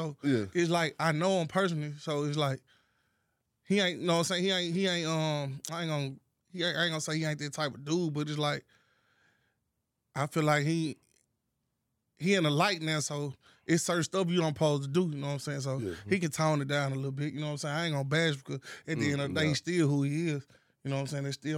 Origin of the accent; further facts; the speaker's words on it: Memphis, Tennessee, United States; It's a south of Memphis. It's white haven, black haven.